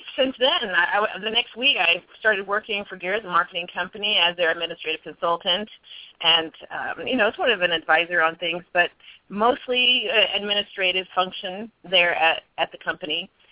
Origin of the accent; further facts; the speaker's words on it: Alvin, Texas, United States; First of all, I have to say I'm from Texas, Alvin, Texas. You probably know where that is, Anthony and Bill. Near Houston, home of Nolan Ryan if you're a baseball fan. I miss Texas.